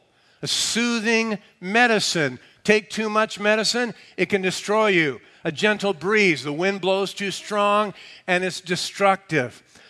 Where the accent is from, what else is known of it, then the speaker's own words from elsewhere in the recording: San Bernardino, California, United States; this inland valley we live in. I grew up in San Bernardino. It's farther inland. It gets very hot in the summer.